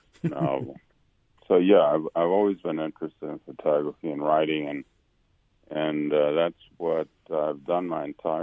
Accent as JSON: {"language": "English", "country": "Costa Rica", "tie": "born or raised there", "said": "Matter of fact, when I was a kid in Costa Rica"}